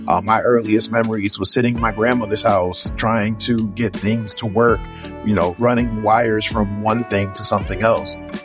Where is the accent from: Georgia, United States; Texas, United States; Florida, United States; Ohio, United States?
Georgia, United States; Suwanee; I am from Sewanee, Georgia